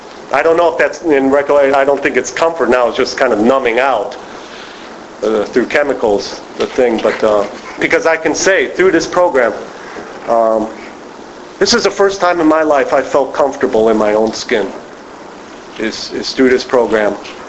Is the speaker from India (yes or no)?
no; Skokie, Illinois, United States; I grew up in Skokie, Illinois, which is a suburb of Chicago.